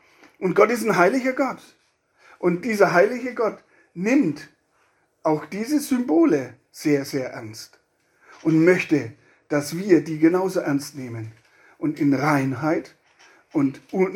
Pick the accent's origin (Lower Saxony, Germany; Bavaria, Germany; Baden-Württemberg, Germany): Bavaria, Germany; mich aufführen, wie man bei uns in Bayern so sagt, wie die Sau am Sofa